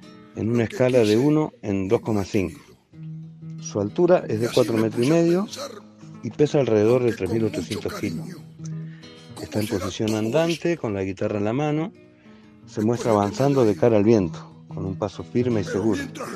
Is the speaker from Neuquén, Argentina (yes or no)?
yes; Cutral Có, Neuquén, Argentina; also born or lived in Navarro; Nací en Navarro, provincia de Buenos Aires. Cuando era muy chico, a la edad de 6 años, mis padres se mudan a Cutralcó.